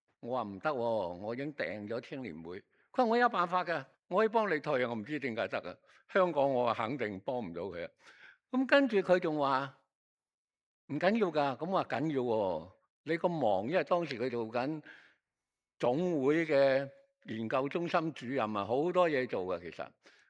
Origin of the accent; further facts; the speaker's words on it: Chaozhou, Guangdong, China; 特别我是潮州人，我是潮州人呢